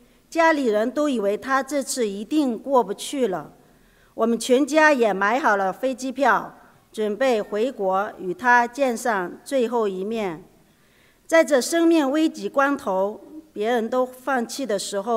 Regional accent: France; 我是来自法国的

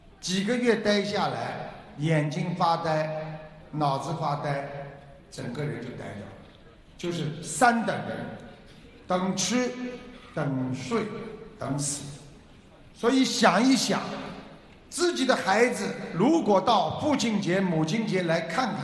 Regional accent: China; 因为我们中国人懂得孝顺，所以我们的文化才能源远流长

